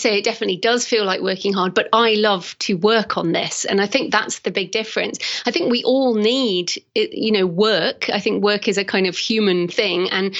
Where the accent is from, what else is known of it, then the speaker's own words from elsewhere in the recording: South West England, United Kingdom; accent: South West England; now in Bath, United Kingdom; because I'm in Bath in England, in case people are wondering where my accent is from, which is in the Southwest.